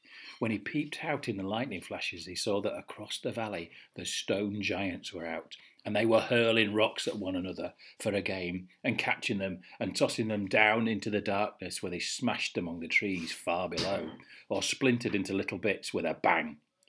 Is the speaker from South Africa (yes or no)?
no; Birmingham, West Midlands, United Kingdom; accent: Birmingham; Unfortunately, my Birmingham accent took a trip to the northwest and became a Liverpudlian accent.